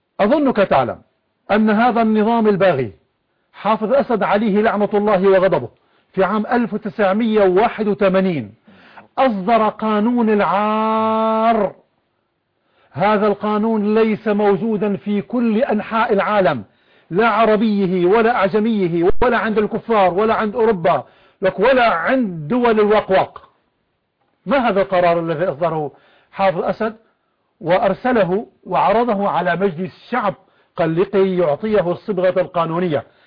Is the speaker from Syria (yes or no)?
yes; Syria; عندنا في سوريا